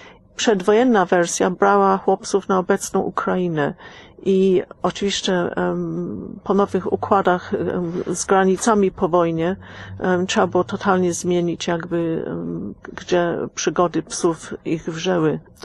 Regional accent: England, United Kingdom; zwłaszcza ja, która się wychowałam w Anglii, my to bardzo odczuwamy

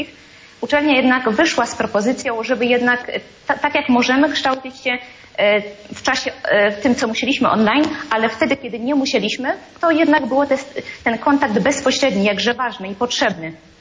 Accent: Sokołów Podlaski, Masovian Voivodeship, Poland; To jest okolice Sokółowa Podlaskiego.

